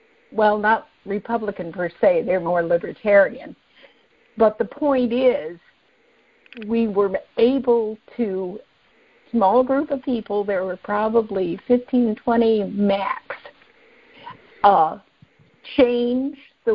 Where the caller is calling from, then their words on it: Minneapolis, Minnesota, United States; I'm from Minneapolis, also.